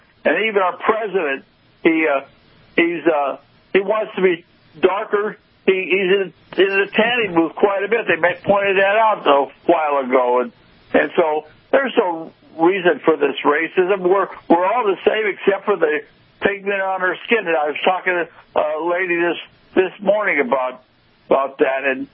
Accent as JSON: {"language": "English", "town": "Palm Desert", "region": "California", "country": "United States", "said": "I'm from Palm Desert, and I love it out here."}